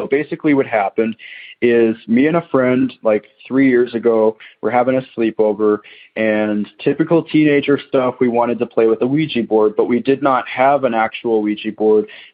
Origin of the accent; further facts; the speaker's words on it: Waterloo, Ontario, Canada; I'm from Waterloo, Ontario, Canada.